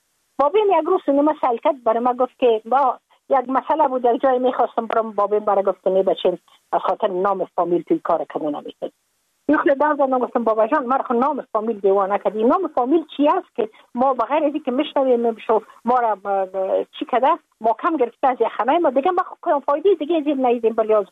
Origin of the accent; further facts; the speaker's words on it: Afghanistan; moved away as an adult; now in United States; ما که از افغانستان بقا آمدم بله. من اون سال بودم 28 ساله